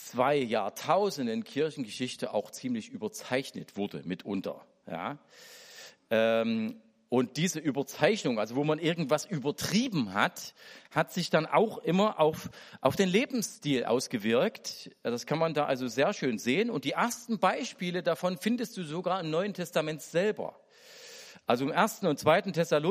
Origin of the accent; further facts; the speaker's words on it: East Germany, Germany; Wir als westlich geprägte Christen, und ich gehöre als Ossi auch dazu